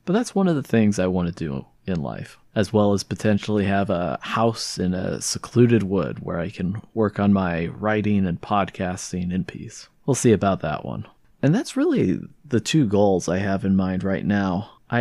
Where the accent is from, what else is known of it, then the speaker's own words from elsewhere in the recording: San Diego, California, United States; As you may know, I'm from San Diego and am living in San Diego.